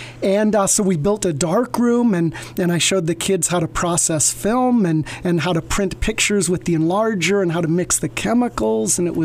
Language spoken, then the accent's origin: English; Seattle, Washington, United States; I grew up in Seattle, and Seattle is kind of exactly the opposite of Las Cruces.